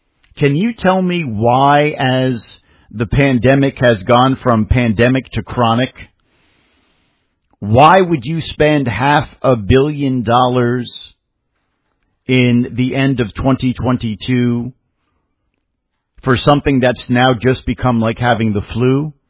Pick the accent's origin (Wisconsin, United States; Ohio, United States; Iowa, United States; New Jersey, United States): New Jersey, United States; Pompton Lakes; I loved my hometown of Pompton Lakes up in New Jersey.